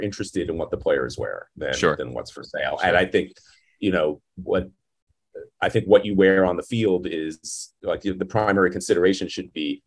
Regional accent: Long Island, New York, United States; because I grew up on Long Island and I'm a Mets fan.

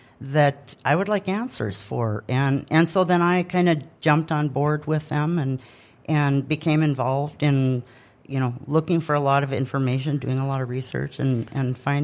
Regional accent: Grafton, North Dakota, United States; now in Grand Forks, United States; I grew up in Grafton.

